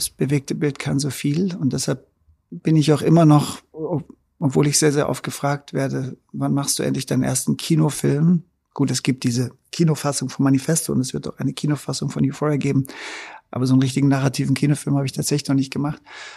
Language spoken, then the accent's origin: German; Munich, Bavaria, Germany; Filmkinos in meiner Heimatstadt München